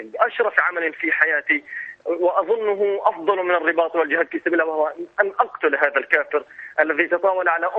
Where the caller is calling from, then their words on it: Gaza Strip, Palestine; كل واحد هنا في فلسطين وكل واحد هنا في غزه يرتجف